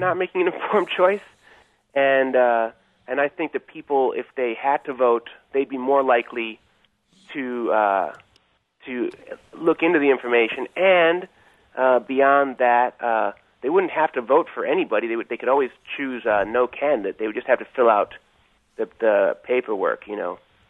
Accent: Illinois, United States; now in California, United States; And I'm from Illinois, by the way. I went to University of Illinois

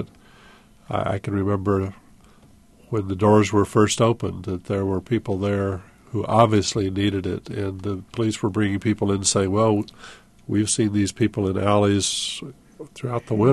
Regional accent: Urbana, Illinois, United States; When I first came back to my hometown here in Urbana

